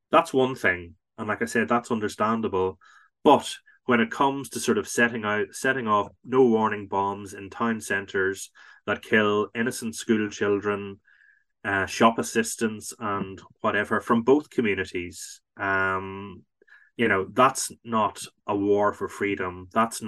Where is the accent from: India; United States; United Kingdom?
United Kingdom; Banbridge, Northern Ireland; a sculptor from Banbridge, my hometown, Effie McWilliam